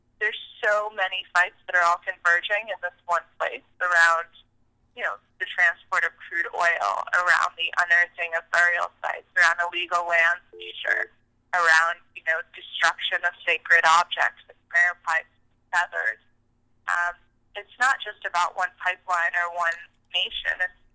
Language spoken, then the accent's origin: English; California, United States; my hometown, Marin County, where I was born and raised, had the highest breast, prostate, and melanoma cancer rates in the world.